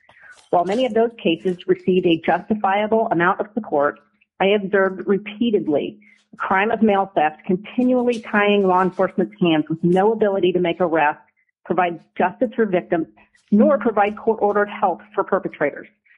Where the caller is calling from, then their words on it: Anchorage, Alaska, United States; And I am calling from Anchorage.